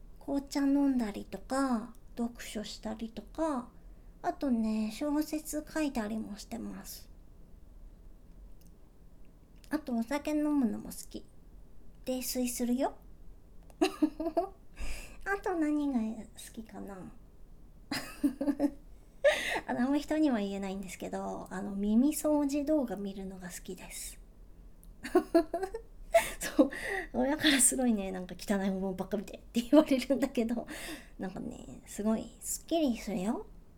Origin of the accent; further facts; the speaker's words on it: Nagoya, Aichi, Japan; 出身地はね、愛知県です。東京と大阪の間。そう、愛知県ってさ、なんかたまにどこって言われて、でなんか名古屋って言うとみんなわかるんだけど